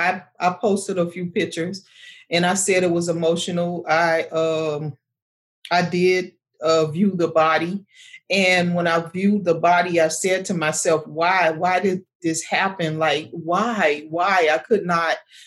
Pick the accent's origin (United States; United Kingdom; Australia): United States; Miami, Florida; Yes. Yes. I love it here, my hometown.